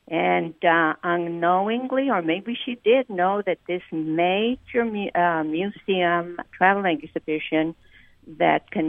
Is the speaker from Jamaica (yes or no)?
no; El Paso, Texas, United States; moved away; Oh, back in 69, we moved away for good. But my parents remained, and I still have a sister and a couple of cousins there in El Paso.